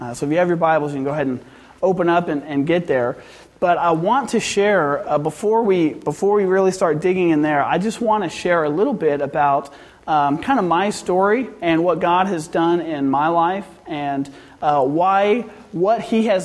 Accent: Nebraska, United States; And so, you know, I was raised, as Damon said, I was raised in Nebraska. I'm a Cornhusker.

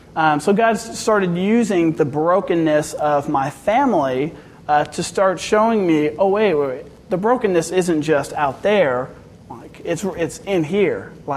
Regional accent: Nebraska, United States; And so, you know, I was raised, as Damon said, I was raised in Nebraska. I'm a Cornhusker.

